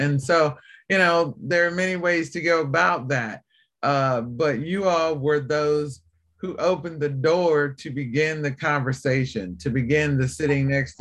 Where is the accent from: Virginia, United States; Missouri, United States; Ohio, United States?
Virginia, United States; Roanoke; I'm from Roanoke, Virginia, and I went to Hollins University